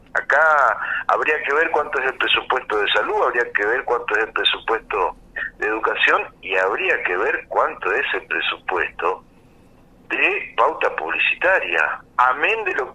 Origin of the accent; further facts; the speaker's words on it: Argentina; soy argentino y por ende soy peronista.